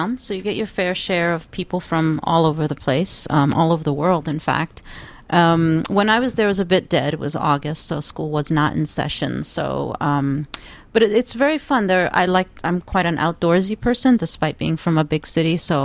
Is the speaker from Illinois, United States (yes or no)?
no; Bronx, New York, United States; Born and raised in the Bronx, New York.